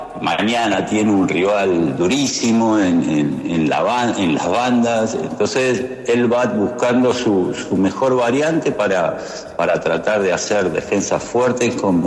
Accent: Argentina; also born or lived in Colombia; lógicamente soy argentino, deseo que triunfe Argentina, pero también he vivido en Colombia momentos únicos

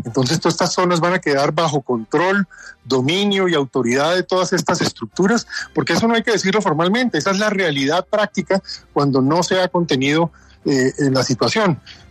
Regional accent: Colombia; yo soy un colombiano que ama su patria

